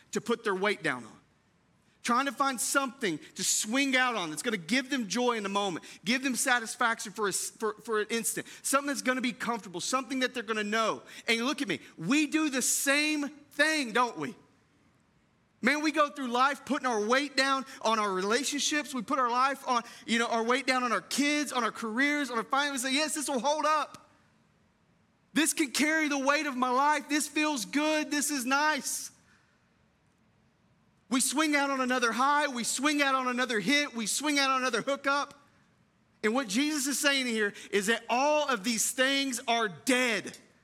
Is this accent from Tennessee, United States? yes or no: yes; Tennessee, United States; my life growing up in East Tennessee. My family lived on about 30 acres, and we were outside of Knoxville in the sticks.